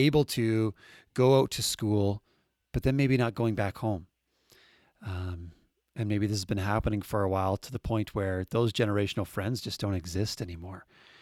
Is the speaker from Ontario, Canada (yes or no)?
no; New Brunswick, Canada; growing up in New Brunswick, where I did, your family was all around you, which then included other people's families all being around you as well.